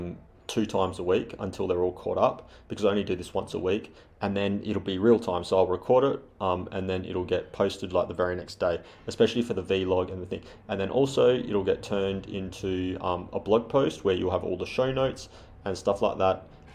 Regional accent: Australia; accent: Australian; My Australian accent probably messed that up.

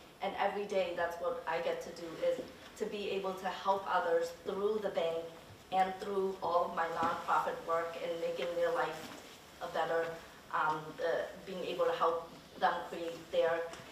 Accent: Lynn, Massachusetts, United States; also born or lived in Thailand; childhood was in the Thai refugee camp, and luckily in 1989, we had an opportunity to come here to the US. I grew up in Lynn

